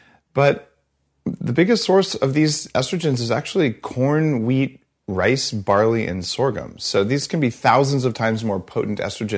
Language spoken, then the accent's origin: English; New Mexico, United States; I'm not quite redneck, but I'm from New Mexico, so like, you know, we're